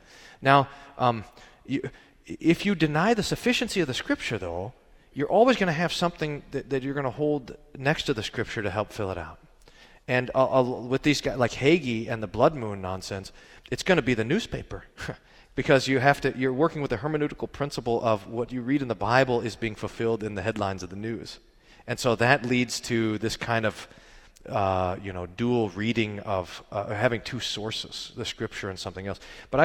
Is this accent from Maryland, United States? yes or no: yes; Baltimore, Maryland, United States; I'm from Baltimore, Maryland.